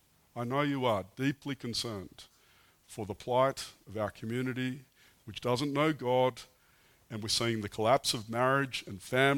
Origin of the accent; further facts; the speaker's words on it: Australia; now in France; You know, I'm a man. I'm from Australia. We don't do that. We don't kiss other men.